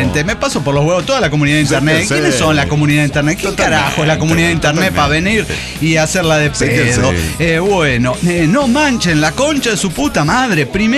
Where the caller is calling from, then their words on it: North Carolina, United States; Bueno, por ahora, desde North Carolina.